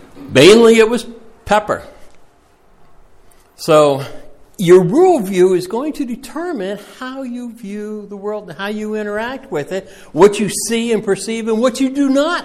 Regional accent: Japan; I grew up in Japan in the 50s.

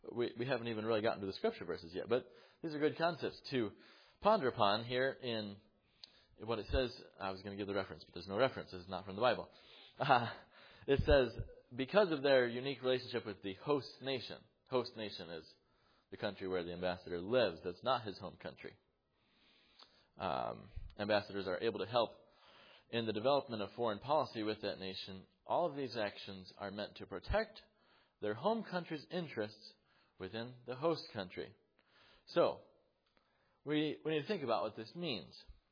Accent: Mount Morris, New York, United States; born there; I was born in Mount Morris, New York. It wasn't any of my choosing. I don't remember it. But it happened. But I was born again, actually in the same house in Mount Morris, New York, praise the Lord, as a young boy.

